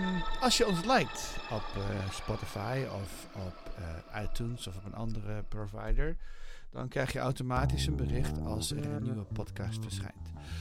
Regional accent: Netherlands; En toen ze erachter kwamen dat ik uit Nederland kwam, zeiden ze van, wat?

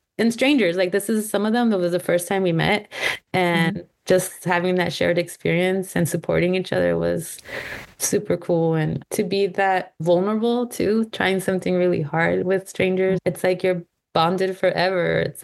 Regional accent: Bakersfield, California, United States; now in San Diego, United States; Because I'm not originally from San Diego. I've been here for almost 14 years, but Bakersfield is home base.

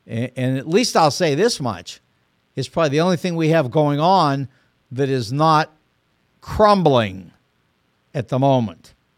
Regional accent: Pittsburgh, Pennsylvania, United States; born there; it turns out I was born in Pittsburgh. So I sort of have an interest in the Pittsburgh Pirates.

